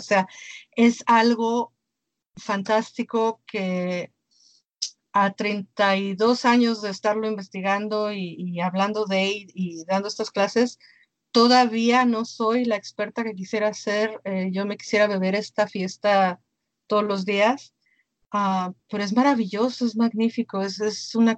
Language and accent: Spanish; Mexico City, Mexico; como yo soy de la Ciudad de México, no estaba yo muy empapada de todas estas cosas tan tradicionales y tan de los pueblos chicos